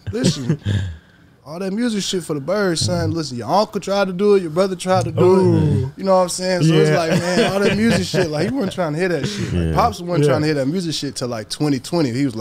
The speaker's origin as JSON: {"language": "English", "region": "Texas", "country": "United States", "said": "I'm from Texas anyway."}